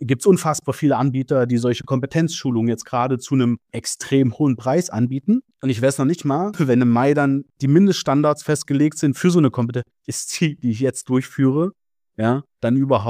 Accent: Saxony-Anhalt, Germany; ich komme aus Sachsen-Anhalt, das ist sehr in der Nähe, also 30 Kilometer von Leipzig entfernt.

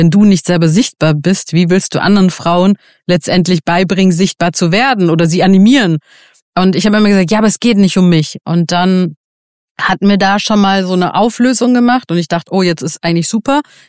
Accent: Iran; Und jetzt komme ich auch aus dem Iran, also Frauenrechte nicht existent.

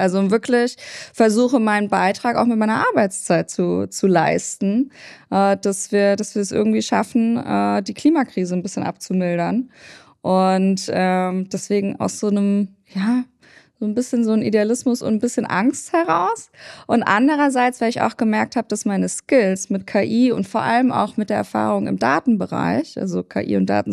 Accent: Ravensburg, Baden-Württemberg, Germany; Ich komme aus dem Süden Deutschlands, aus Ravensburg

